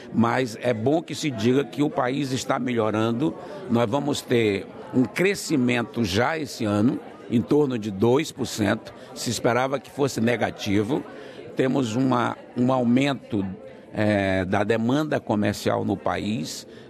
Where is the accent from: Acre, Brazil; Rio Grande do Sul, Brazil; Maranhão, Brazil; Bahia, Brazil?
Acre, Brazil; now in Brasília, Brazil; Eu sou do Brasil, mas do Acre, de um estado pequeno que fica no norte do Brasil. Tenho meus negócios no Acre, mas moro em Brasília, moro em São Paulo, moro no Rio de Janeiro e em Brasília